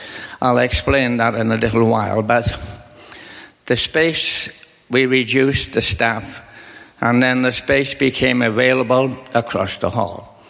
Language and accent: English; Liverpool, North West England, United Kingdom; I was born in Liverpool, and I was 13 years of age when the Second World War started. The city of Liverpool, like many cities in Britain, was bombed and smashed to smithereens. I lived through that as a teenager.